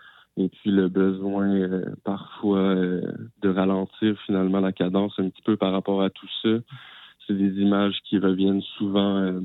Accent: Quebec, Canada; Donc, moi, je viens de la région du Bas-Saint-Laurent à la base.

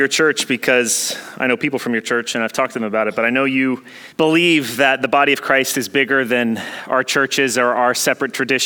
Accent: the South, United States; All right, I grew up in the South in the Bible Belt in a place where there was like mega churches on every corner.

